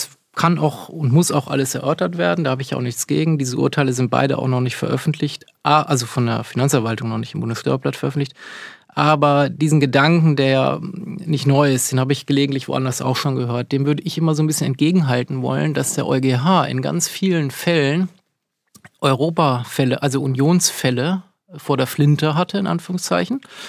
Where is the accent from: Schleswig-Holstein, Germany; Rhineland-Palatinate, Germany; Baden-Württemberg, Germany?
Baden-Württemberg, Germany; born there; Ich bin gebürtiger Badenser